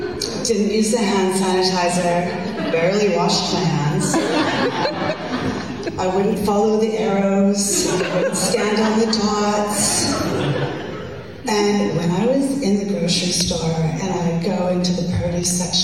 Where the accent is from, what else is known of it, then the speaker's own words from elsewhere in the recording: Canada; And as one Canadian to a bunch of other Canadians, you know I don't mean that.